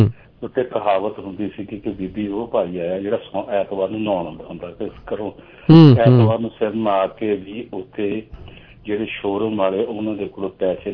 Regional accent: Kartarpur, Punjab, India; ਮੈਂ ਪਿੰਡ ਲੱਗੇ ਕਰਤਾਰਪੁਰ ਤੋਂ ਹਾਂ

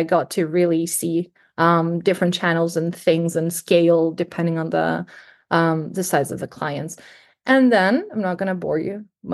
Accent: Greece; English is a second language; moved away as an adult; now in United Kingdom; I also have to say I'm from Greece. So all of that was in a previous lifetime back in Greece.

